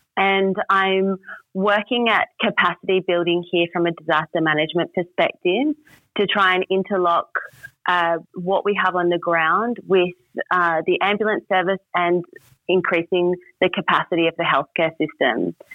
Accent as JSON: {"language": "English", "town": "Mount Barker", "region": "Western Australia", "country": "Australia", "tie": "born or raised there", "said": "I grew up in a town called Mount Barker, which is in Western Australia. So it's a couple of hours drive outside of Albany. And it was a really small Indigenous population community"}